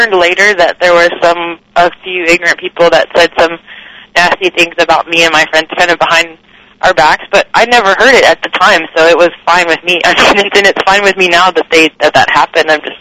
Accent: Roanoke, Virginia, United States; I was born and raised in Virginia. Roanoke, Virginia is kind of in the southwest part in the mountains.

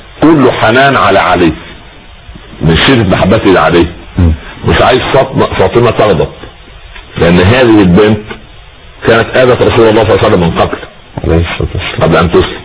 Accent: Upper Egypt, Egypt; حتى عندنا في الصعيد اسمه صخر برضه

